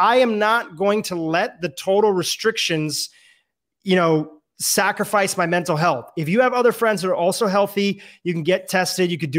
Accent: India; Now, I don't know if it's because I'm Indian and people just assume that Indian people are doctors

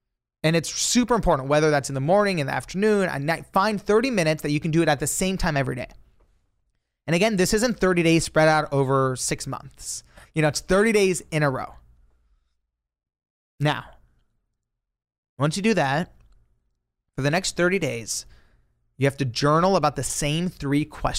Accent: Los Angeles, California, United States; I was, you know, born and raised in Los Angeles. This is where I currently live.

